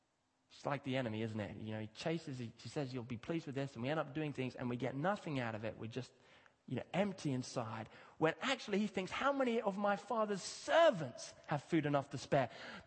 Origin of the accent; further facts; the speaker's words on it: Kenya; I grew up in Kenya, I think it's 100,000 street kids in Nairobi.